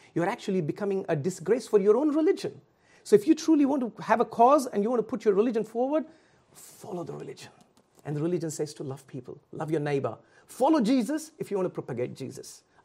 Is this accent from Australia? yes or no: yes; Australia; I'm coming from Australia. We are too emotional, I tell you what.